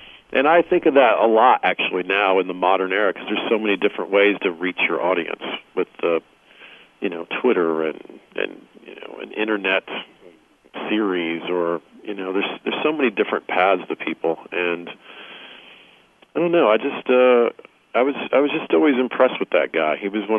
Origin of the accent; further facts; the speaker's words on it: Atlanta, Georgia, United States; people forget we're both from Atlanta, and I was actually on the radio.